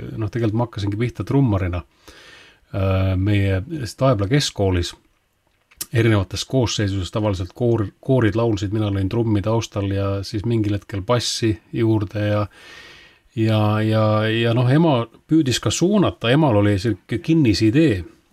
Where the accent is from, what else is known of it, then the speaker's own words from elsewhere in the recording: Palivere, Lääne County, Estonia; also born or lived in Tallinn; No mina tulen Läänemaalt. Sündisin Tallinnas, aga üles kasvasin Läänemaal Paliveres.